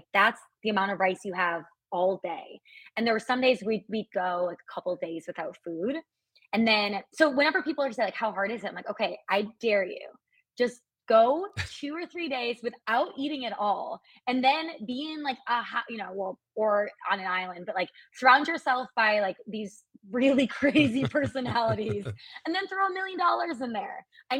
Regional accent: Wisconsin, United States; which I actually credit to growing up in Wisconsin because you play so many yard games.

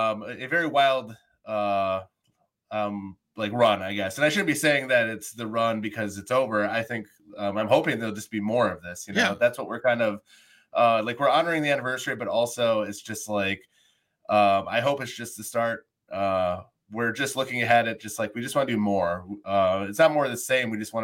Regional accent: Wisconsin, United States; now in Milwaukee, United States; No, I'm from the Fox Valley.

